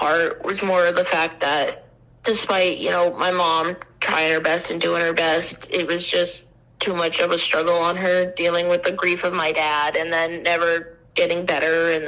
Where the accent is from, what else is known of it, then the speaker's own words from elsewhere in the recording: Casper, Wyoming, United States; I grew up in Casper. It was just me, my dad, my two older brothers, and my two younger sisters. We lived out towards Barna, and I was in like the middle of nowhere-ish.